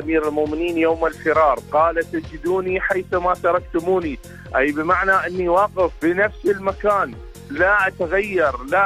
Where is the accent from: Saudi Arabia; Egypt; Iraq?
Iraq; من العراق